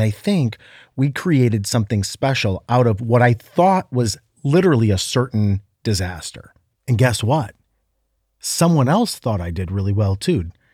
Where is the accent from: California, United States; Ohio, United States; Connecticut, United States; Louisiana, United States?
Ohio, United States; And I said, I'm from Ohio. I'm from Northeast Ohio.